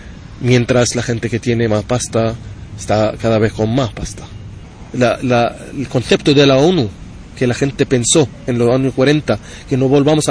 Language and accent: Spanish; West Bank, Palestine; yo soy de Cisjordania, no puedo ir a Gaza, nunca me dejaron ir.